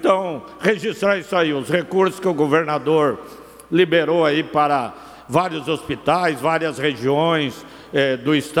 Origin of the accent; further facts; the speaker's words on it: Canoinhas, Santa Catarina, Brazil; hoje abre a FESMATE, a Festa do Mate, na cidade de Canoinhas, minha terra natal.